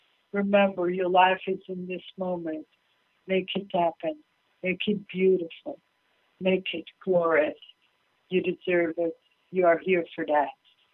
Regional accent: Israel; I'm from the Holy Land. This is from the Holy Land, guys, Israel.

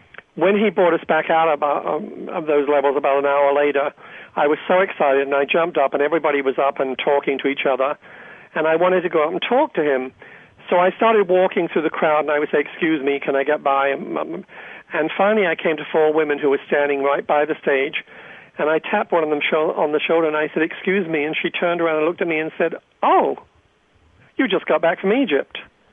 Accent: England, United Kingdom; now in United States; And I moved from England to America with my mother

